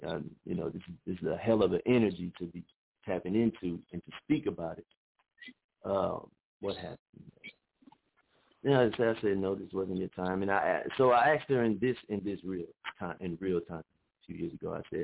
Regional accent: Louisiana, United States; let me speak about myself. I am from Louisiana.

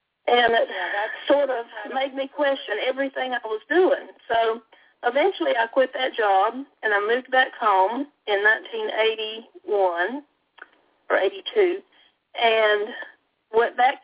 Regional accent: Salem, Florida, United States; I grew up here in Taylor County, Florida, on a farm near Perry, Florida, well, actually Salem, Florida, which is just a little tiny place that had a elementary school and a post office and a couple little stores.

